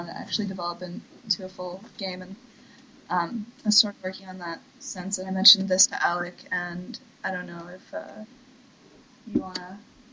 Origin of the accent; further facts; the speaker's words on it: New York, United States; whereas, like, I'm originally from New York. If not for technology, we would never have met.